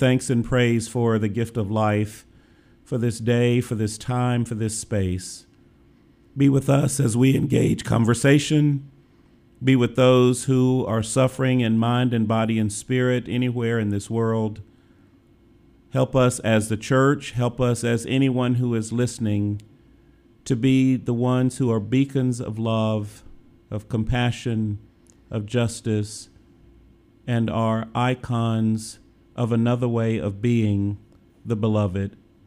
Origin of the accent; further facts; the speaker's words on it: Clarksdale, Mississippi, United States; Since I was a little boy growing up in Clarksdale, Mississippi